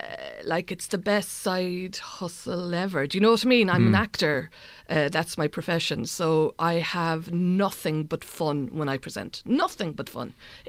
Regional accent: County Cork, Ireland; I'm from Arhla, which is between Cork City and Macroom.

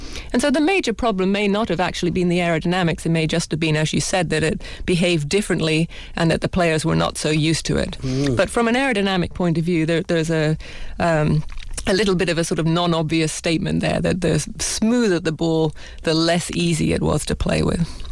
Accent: England, United Kingdom; I grew up in England.

